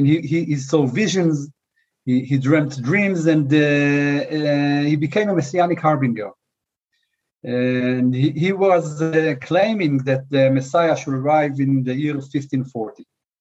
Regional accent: Jerusalem, Jerusalem District, Israel; Okay, I was born and raised in Jerusalem.

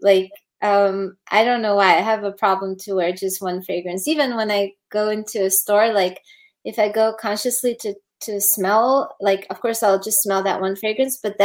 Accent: Slovenia; first language Slovene; English is a second language; But I mean, I speak Slovene, which is my mother tongue. Then Croatian, which is quite similar. English, Spanish, German

